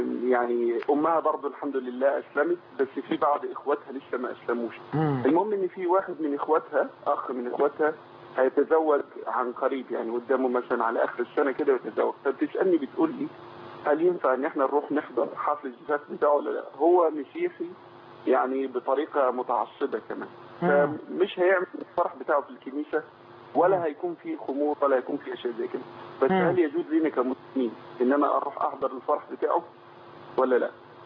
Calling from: Australia; معلش أصل أنا بتصل من أستراليا فالمكان بعيد

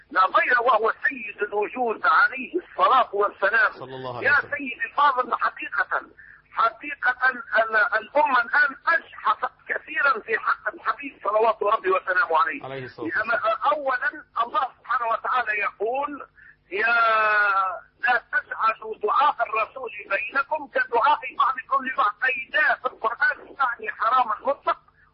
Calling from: Tunisia

